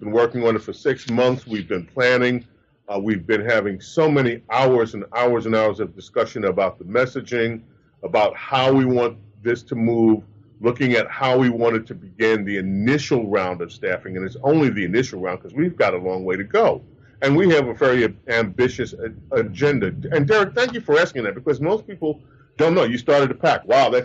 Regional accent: Queens, New York, United States; when I grew up in Queens, New York, there was a Republican Party, there was a Democrat Party in my neighborhood.

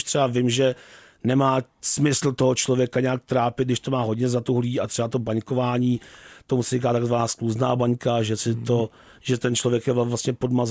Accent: Prague, Czechia; vždycky, když jsem byl malý, vyrůstal jsem tady v Praze

